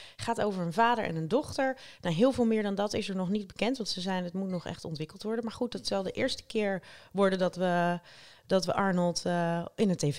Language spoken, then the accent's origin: Dutch; Rotterdam, South Holland, Netherlands; Ja, ik ben katholiek opgevoed en ik kom uit Rotterdam, nog een stuk noordelijker dan jij.